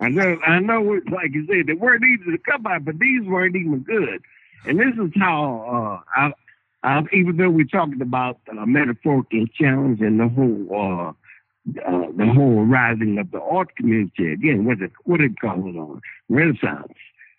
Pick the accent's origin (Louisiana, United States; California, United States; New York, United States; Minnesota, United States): Louisiana, United States; New Orleans; moved away as an adult; now in Lexington, United States; Well, originally, I'm from New Orleans.